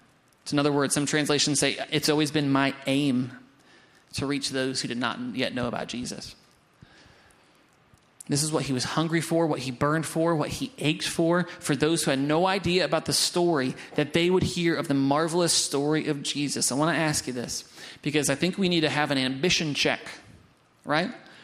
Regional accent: Doylestown, Pennsylvania, United States; I'm from Doylestown. Relax, all right?

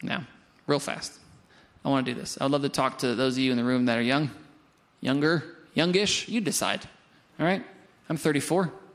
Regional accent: Doylestown, Pennsylvania, United States; I'm from Doylestown. Relax, all right?

